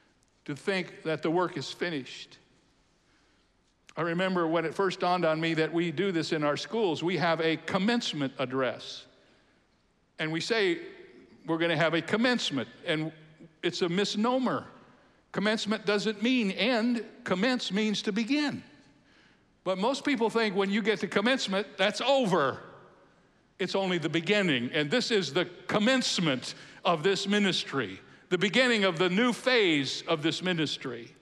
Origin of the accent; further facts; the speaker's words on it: Cedarville, Ohio, United States; And I grew up in Cedarville, Ohio. There were 18 in my graduating class.